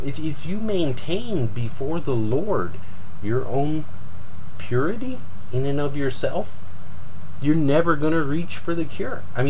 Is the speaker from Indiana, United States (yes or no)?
no; Cleveland, Ohio, United States; You know, I grew up in Cleveland. That's the home of rock and roll, for crying out loud.